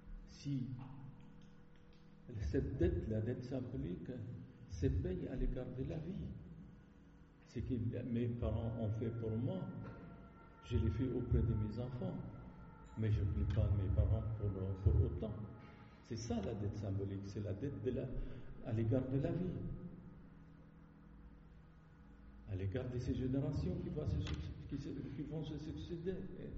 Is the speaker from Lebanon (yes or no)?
yes; Lebanon; first language ar; French is a second language; now in France; Si je suis né au Liban, j'ai commencé l'école au Liban, et si je comptais en arabe, même après 50 ans en France